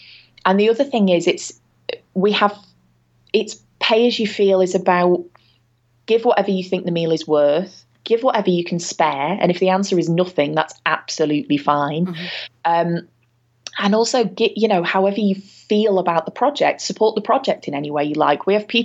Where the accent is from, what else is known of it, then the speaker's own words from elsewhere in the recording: England, United Kingdom; We're English, we suck at bartering.